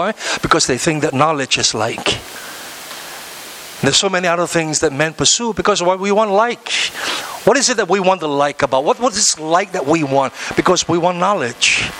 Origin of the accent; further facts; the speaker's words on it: Ipoh, Perak, Malaysia; where are you from … I say, from Ipoh. The moment they hear that I'm from Ipoh, are you from St. Michael? I said, no.